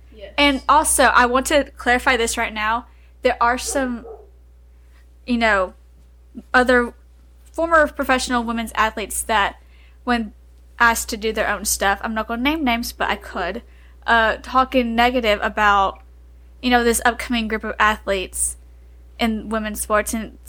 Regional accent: Texas, United States; we are from Texas, and Texas hockey is not a huge thing.

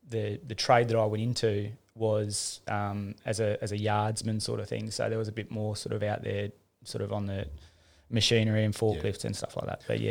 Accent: Perth, Western Australia, Australia; So I'm Perth born and bred. Grew up in the northern suburb called Kingsley, which back when we moved there, it was that was the end of the freeway.

